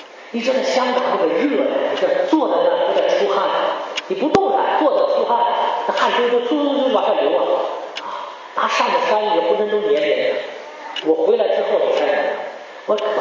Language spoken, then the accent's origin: Chinese; China; now in Canada; 我为什么从大陆移民到加拿大啊？